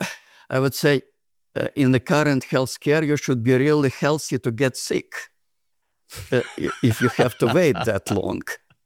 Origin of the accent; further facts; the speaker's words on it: Ukraine; English is a second language; that believe that I'm from Texas, I'm not. I'm from Ukraine, from former Soviet Union.